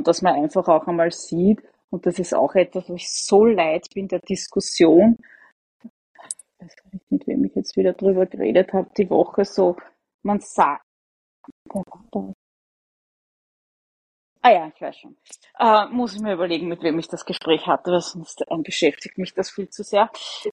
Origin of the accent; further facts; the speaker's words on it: Lower Austria, Austria; als Niederösterreicherin die Nähe zum Burgenland halt gegeben ist.